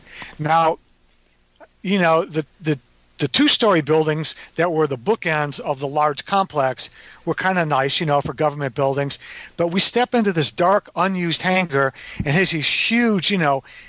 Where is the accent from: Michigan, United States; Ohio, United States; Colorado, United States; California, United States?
Michigan, United States; Detroit; Born and raised in Detroit, and went to University of Detroit, got a bachelor's of science in electrical and electronics engineering.